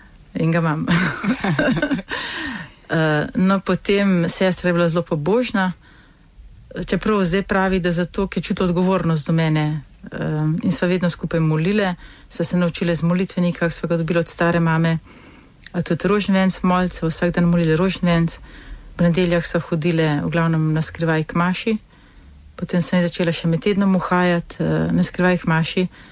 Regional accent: Radovljica, Upper Carniola, Slovenia; Doma sem iz Radovljice. Imam zelo lepe spomine. Smo živeli takem majhnem stanovanju.

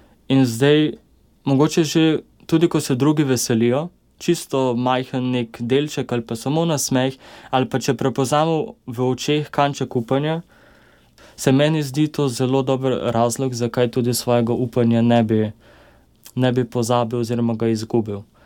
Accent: Murska Sobota, Mura, Slovenia; Sam prihajam iz Murske Sobote.

